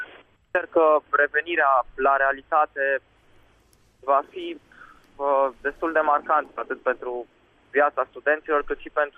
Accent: Reșița, Caraș-Severin, Romania; m-am născut în Reșița pe data de 15.10.2001.

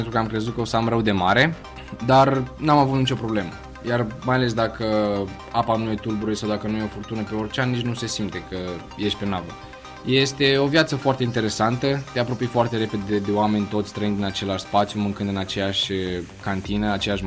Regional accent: Romania; Da, noi suntem singuri studenți din România la Academia Forțelor Navale.

